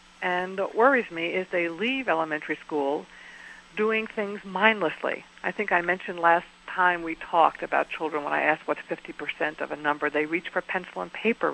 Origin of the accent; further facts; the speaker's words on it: New York City, New York, United States; I was lucky and had wonderful teachers growing up in New York City.